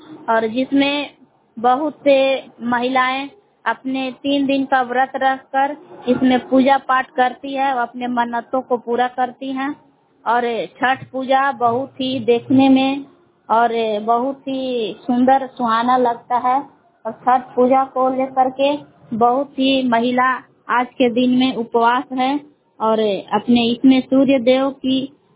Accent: Bilan, Bihar, India; ग्राम बिलान जिला कैमूर बहुआ की निवासी हूँ।

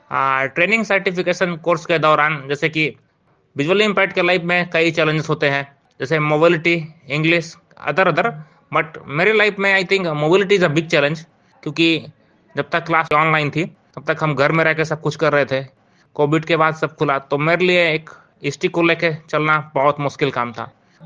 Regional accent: Satna, Madhya Pradesh, India; और मैं सतना जिले और मैं मध्य प्रदेश के सतना जिले का रहने वाला हूँ।

